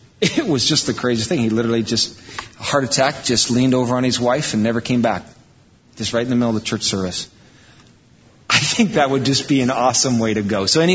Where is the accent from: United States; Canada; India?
United States; Iowa; I grew up in Iowa. I'm not proud of it. But I grew up in Iowa on a farm.